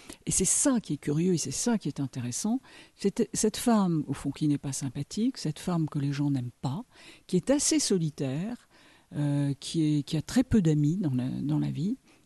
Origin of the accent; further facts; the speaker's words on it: Perpignan, Occitanie, France; born there; je suis née à Perpignan, et quand j'avais 15 ans, 17 ans, 18 ans, avec une bande d'amis, nous allions très souvent de l'autre côté de la frontière.